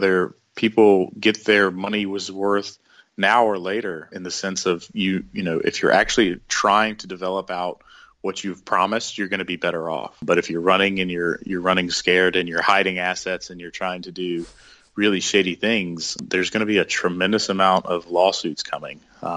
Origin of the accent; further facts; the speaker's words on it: South Carolina, United States; a company out of my home state, South Carolina, called Bandwagon.